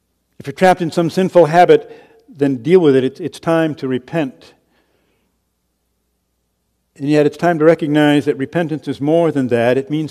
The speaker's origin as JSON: {"language": "English", "town": "Kalamazoo", "region": "Michigan", "country": "United States", "tie": "born or raised there", "said": "Growing up in Kalamazoo, there was what was called a roundhouse."}